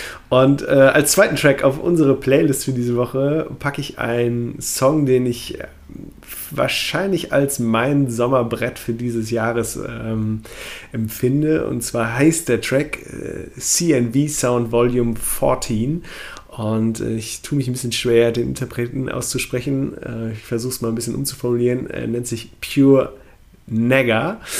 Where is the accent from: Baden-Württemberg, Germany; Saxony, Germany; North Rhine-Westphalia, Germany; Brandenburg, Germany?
North Rhine-Westphalia, Germany; ich bin ja aus Nordrhein-Westfalen ursprünglich